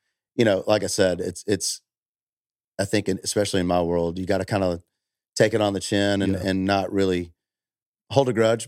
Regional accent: Tullahoma, Tennessee, United States; I want to go back to Tullahoma, Tennessee, my hometown, and go, I got a record deal

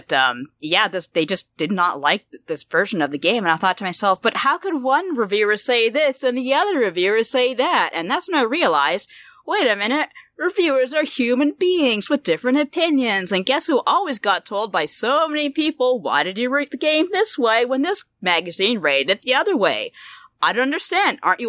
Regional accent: Canada; Who's going to care? We're Canadian.

